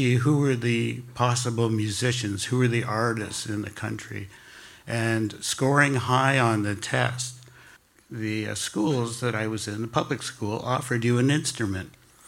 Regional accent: Toronto, Ontario, Canada; I grew up in Canada, in Toronto.

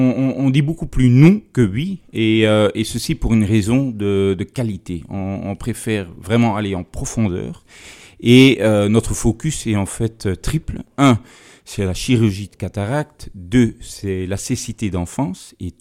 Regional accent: Bujumbura, Bujumbura Mairie, Burundi; moved away as an adult; also born or lived in Congo; En fait, je suis né au Congo, j'ai grandi à Bujumbura, et puis ensuite revenu ici en Belgique pour mes études universitaires

